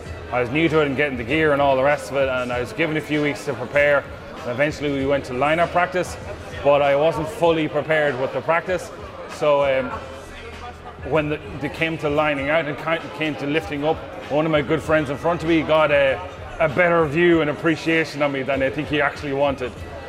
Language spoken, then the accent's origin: English; Cavan, Ulster, Ireland; and I'm from Cavan.